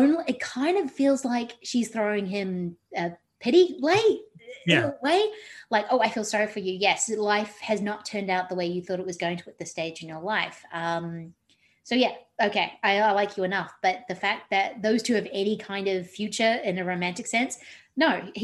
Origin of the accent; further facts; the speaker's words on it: New Zealand; but my excuse is that I grew up in New Zealand and that's what you did.